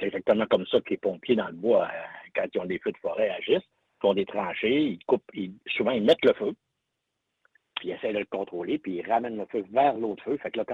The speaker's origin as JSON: {"language": "French", "region": "Quebec", "country": "Canada", "said": "tu sais que je viens du Saguenay-Lac-Saint-Jean. Hein"}